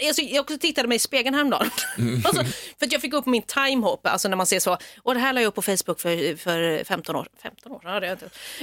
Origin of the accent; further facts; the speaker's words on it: Stockholm, Stockholm County, Sweden; Då är det sportlov i Stockholm, där jag kommer ifrån.